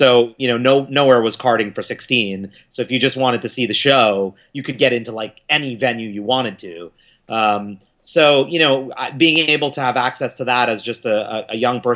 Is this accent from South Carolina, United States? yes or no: no; New York City, New York, United States; And growing up in New York City, as I did, I was born in 73, and it was a fabulous time to grow up in New York City to be exposed to the arts.